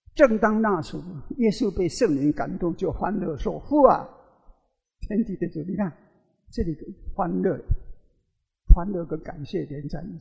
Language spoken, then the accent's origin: Chinese; United States; 我们美国人会行善，我们会做一些很多的善事